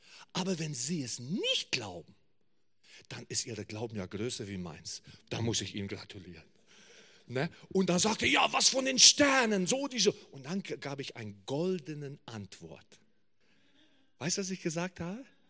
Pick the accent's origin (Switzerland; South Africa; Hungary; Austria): South Africa; German is a second language; Ja, ich komme aus Südafrika. Die hören das oft das auch an meinem Akzent.